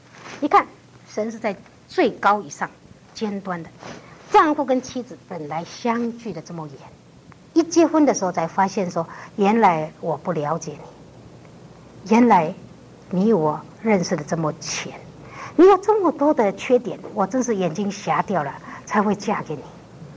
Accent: Taishan, New Taipei, Taiwan; 我从前在泰山我们乡下的时候

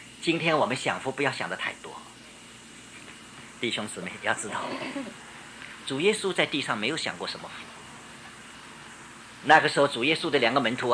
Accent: Shanghai, China; 我们上海人的肩比较嫩的，没有挑惯了

